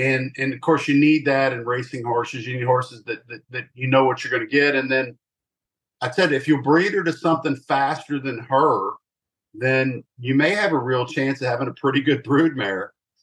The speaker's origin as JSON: {"language": "English", "town": "Lexington", "region": "Kentucky", "country": "United States", "tie": "born or raised there", "said": "And I was raised around the breeding industry. I was raised in Lexington"}